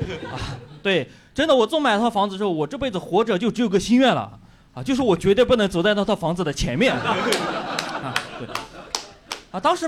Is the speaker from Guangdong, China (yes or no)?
no; Yunnan, China; accent: Yunnan; 因为我是云南人，所以我的脱口秀会有非常明显的口音